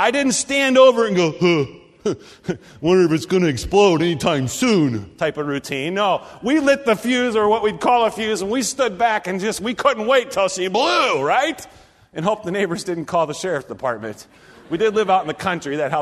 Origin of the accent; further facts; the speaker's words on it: Nebraska, United States; I grew up in Nebraska, which happened to also be really close to Missouri, which had even looser firework states.